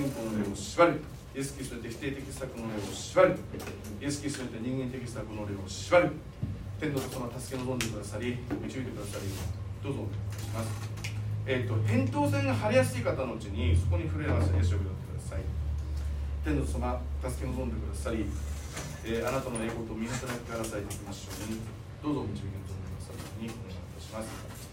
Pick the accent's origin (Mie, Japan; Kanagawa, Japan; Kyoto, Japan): Mie, Japan; Suzuka; 私のね出身地の鈴鹿に入ったところに